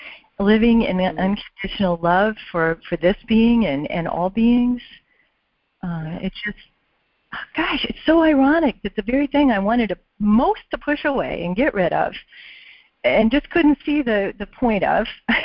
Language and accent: English; Annapolis, Maryland, United States; Maryland. Annapolis, Maryland.